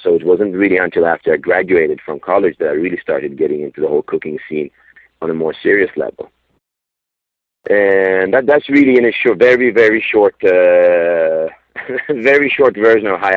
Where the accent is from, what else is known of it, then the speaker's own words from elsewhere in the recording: Stockholm, Stockholm County, Sweden; also born or lived in Finland; I was born in Finland, and then I grew up in Stockholm in Sweden. And my mother's family is in Finland